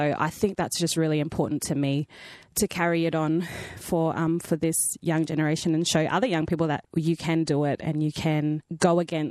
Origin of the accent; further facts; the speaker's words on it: Batchelor, Northern Territory, Australia; also born or lived in Brisbane; I was born in Brizzy, Queenslander, but I grew up in Batcher, a little tiny town. Just outside of Darwin, but yeah, grew up in the territory, so I am a territory girl.